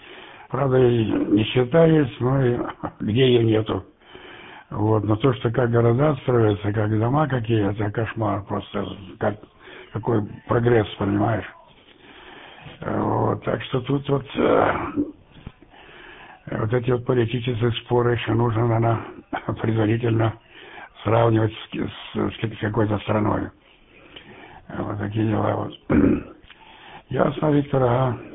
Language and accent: Russian; Chelyabinsk, Chelyabinsk Oblast, Russia; я с Урала там же, по Челябинска